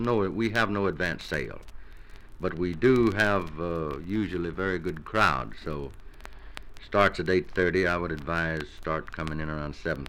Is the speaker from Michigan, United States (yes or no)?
no; Nederland, Texas, United States; There's a little town near Beaumont, Texas, Nederland, Texas. It was founded by the Holland Dutch.